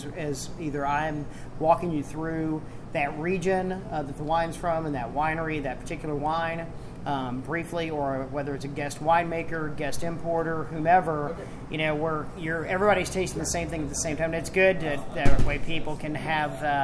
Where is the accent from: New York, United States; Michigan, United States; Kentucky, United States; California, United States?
Kentucky, United States; Louisville; also born or lived in Houston; I'm from Louisville originally, but I've been gone for a long time, and came back